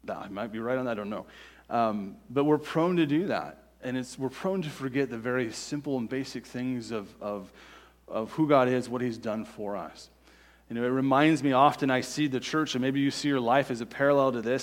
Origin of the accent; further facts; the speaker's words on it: United States; I know, because I'm an American and I'm human, right?